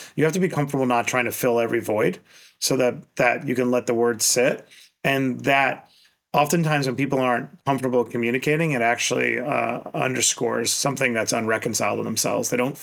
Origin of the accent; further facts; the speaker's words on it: Queens, New York, United States; I grew up in Queens in a Roach Motel.